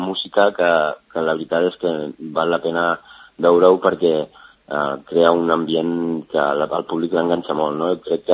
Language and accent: Catalan; Sant Cugat del Vallès, Catalonia, Spain; De fet, jo soc de Sant Cugatenc, soc de la Floresta